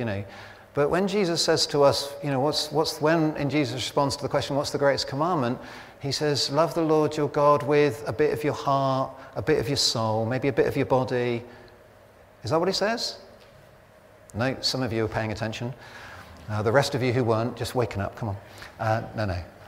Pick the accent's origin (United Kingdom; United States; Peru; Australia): United Kingdom; Now, for us as British people, we're kind of going, well, you know, we would have done it, we would have been much more gentle than that. In fact, we're so British